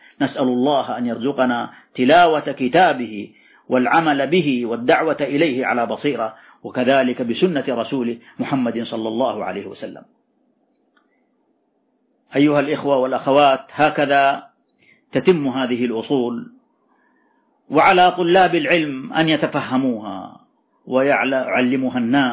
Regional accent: Saudi Arabia; بلادنا المملكة العربية السعودية

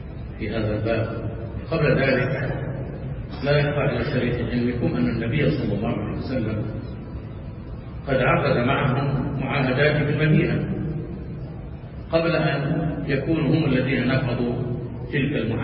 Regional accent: Saudi Arabia; كما هو حال بلادنا المملكة العربية السعودية ولله الحمد منه التي قامت على هذا الأساس المتين

